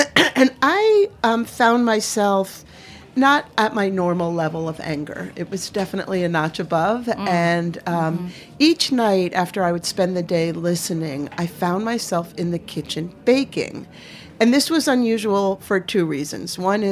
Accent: Maine, United States; One of the coolest things about it, I'm from Maine

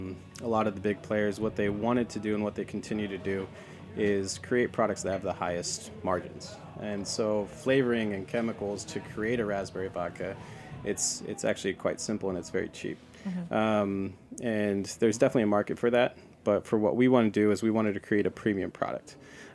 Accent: Pacific Northwest, United States; But I grew up in the Northwest. That's where I'm from.

